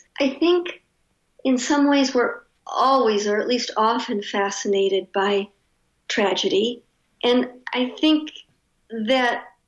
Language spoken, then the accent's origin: English; Michigan, United States; I grew up in Michigan, camping near the lakes, swimming in the lakes.